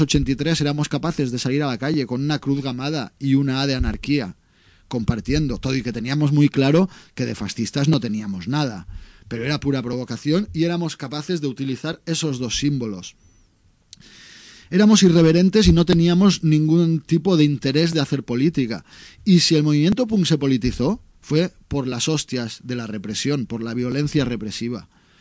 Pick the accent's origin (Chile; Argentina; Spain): Spain; Barcelona, Catalonia; yo soy del barrio de Sants, aunque ya hace muchos años que no vivo, pero precisamente hace 2 o 3 años que he podido instalar el centro de operaciones musical en el barrio de Sants de nuevo.